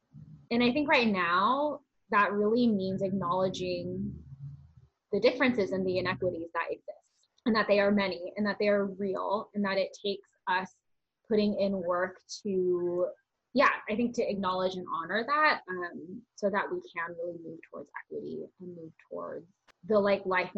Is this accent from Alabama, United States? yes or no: no; Palo Alto, California, United States; So I identify as Asian American, specifically Taiwanese American, and I grew up in Palo Alto, which is a very white, very affluent city.